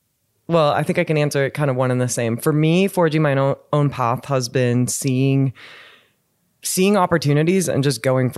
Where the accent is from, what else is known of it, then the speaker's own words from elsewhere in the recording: Bellingham, Washington, United States; I'm from Bellingham, Washington. There's a great university there. It's like maybe a 10-minute walk from my house or my parents' house.